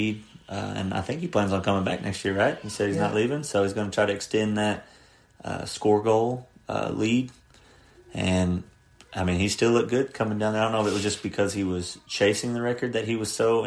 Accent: United States; now in Canada; being American here in Canada today.

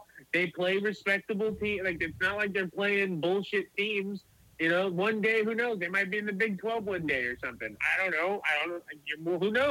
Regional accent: Tulsa, Oklahoma, United States; And also, I grew up in Tulsa, so I don't know why I didn't like them more.

